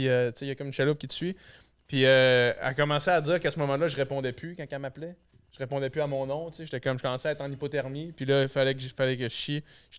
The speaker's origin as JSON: {"language": "French", "town": "Chicoutimi", "region": "Quebec", "country": "Canada", "said": "Moi, j'ai la cred parce que je viens de Chicoute puis on avait un chalet à Saint-Rite-Taillon."}